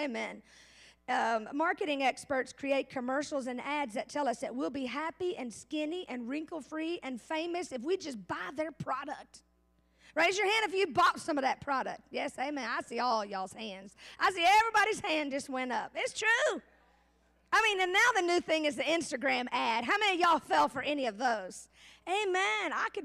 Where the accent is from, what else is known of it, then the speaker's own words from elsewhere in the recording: Alabama, United States; Not high like y'all all think, because I'm from Alabama, but calm down.